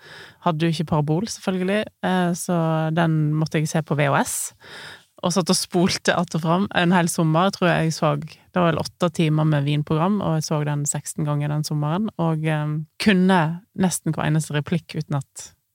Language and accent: Norwegian; Voss, Vestland, Norway; Jeg kommer fra bygda. Jeg kommer ikke fra Oslo, sånn som du gjør.